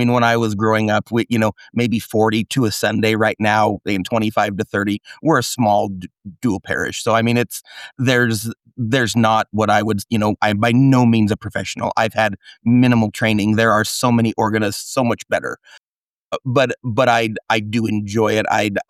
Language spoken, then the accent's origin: English; Baird, Nebraska, United States; Born and raised in Baird, Nebraska, where my parents grew up. My grandparents grew up. I'm actually only the third generation American in my family.